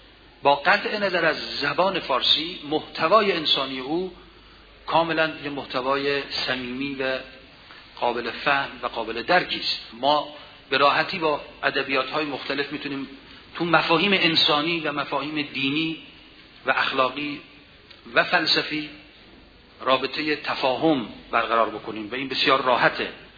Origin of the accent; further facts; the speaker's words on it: Khorasan, Iran; born there; به سرزمینی که من در اون زاده شدم، یعنی خراسان، برمیگرده